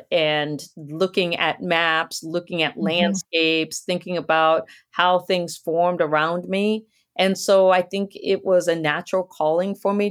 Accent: Guam; born there; I was born on Guam because my dad was working at the NASA tracking station during the Apollo missions. And so my family was there on Guam for Apollo 11.

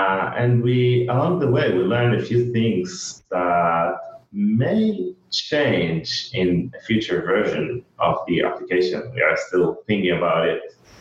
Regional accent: Israel; All right, so … from Israel, a Google developer expert for the Google Assistant.

